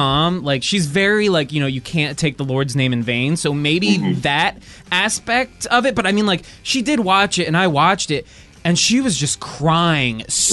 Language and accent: English; New Jersey, United States; My mom hated going to the beach because I'm from New Jersey. So we're right there on the Jersey Shore.